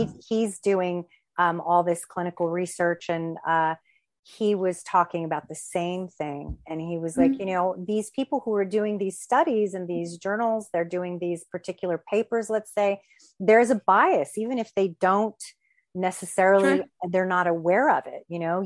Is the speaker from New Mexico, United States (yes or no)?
yes; New Mexico, United States; I'm not, I'm, you know … from New Mexico